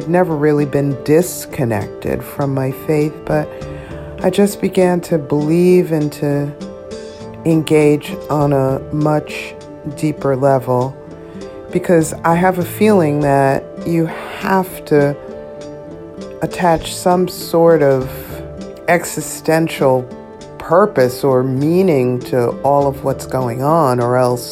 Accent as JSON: {"language": "English", "town": "Bronx", "region": "New York", "country": "United States", "said": "I'm from the Bronx."}